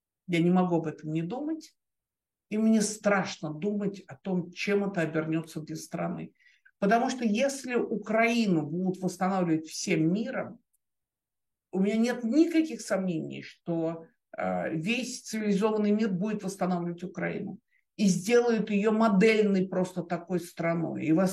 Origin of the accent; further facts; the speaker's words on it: Moscow, Russia; Я выросла в России, Москва мой дом.